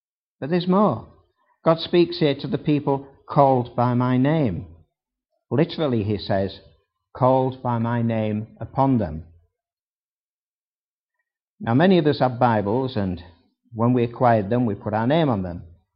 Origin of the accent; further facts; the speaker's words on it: United Kingdom; We're British. We don't live in Israel. We don't live near the temple.